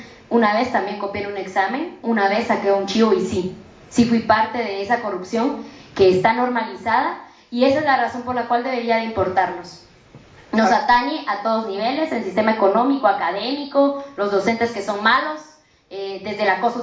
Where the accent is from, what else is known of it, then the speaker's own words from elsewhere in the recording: Guatemala; soy estudiante de Pensum Cerrado de la Universidad de San Carlos de Guatemala, de la Facultad de Arquitectura, y orgullosamente de Usaques Pueblo.